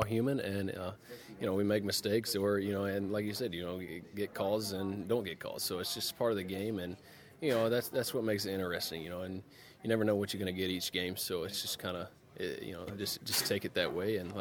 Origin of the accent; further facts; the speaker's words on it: the South, United States; because I'm from the South, so I grew up in that.